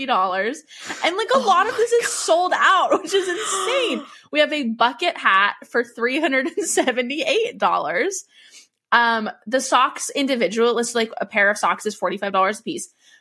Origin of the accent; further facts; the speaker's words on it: Washington, United States; I'm from Washington.